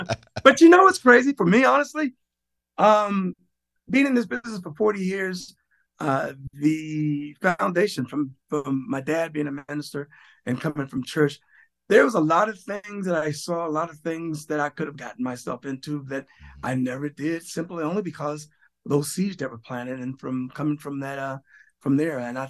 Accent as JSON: {"language": "English", "town": "Washington", "region": "District of Columbia", "country": "United States", "said": "I had just started the same year, but I was from Washington, D.C."}